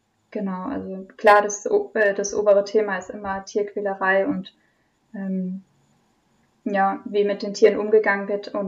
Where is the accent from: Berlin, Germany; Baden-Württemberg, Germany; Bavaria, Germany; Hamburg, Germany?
Baden-Württemberg, Germany; Freiburg; ich komm aus Freiburg, also aus der Umgebung, aus einem kleinen Dorf, genau.